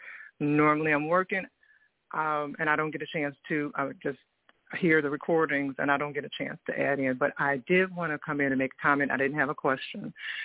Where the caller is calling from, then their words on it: Fayetteville, North Carolina, United States; from Fayetteville, North Carolina.